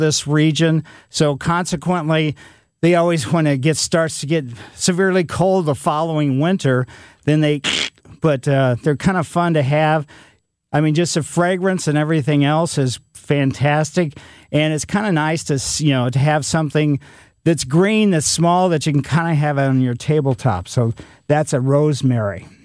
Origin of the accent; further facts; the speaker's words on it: Ellisville, United States; The people across the street when I was growing up in Ellisville on Maple Lane